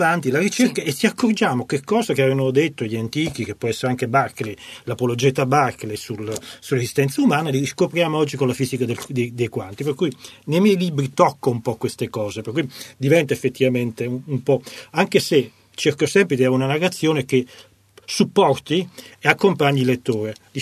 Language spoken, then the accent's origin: Italian; Naples, Campania, Italy; essendo napoletano